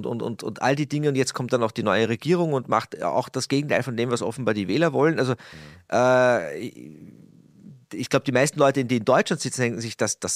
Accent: Austria; ich tue mir immer wahnsinnig schwer, als Ösi, jetzt rede ich dann noch mit einem anderen Ösi

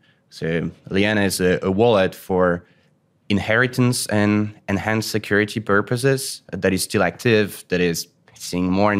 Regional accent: France; English is a second language; So I started by founding a development company and a retail shop in my hometown in France.

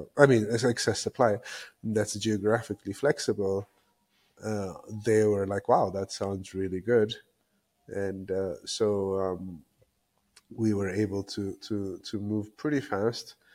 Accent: Ethiopia; and I'm from Ethiopia

